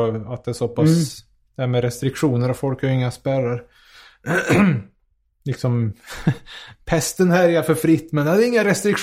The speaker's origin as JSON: {"language": "Swedish", "town": "Karlstad", "region": "Värmland", "country": "Sweden", "said": "jag är från Karlstad där, då är det ju mer storstadskomplex. Eller, nu är det ju skor en förort till Karlstad, men alla tänker om Värmland och den skogen och naturen."}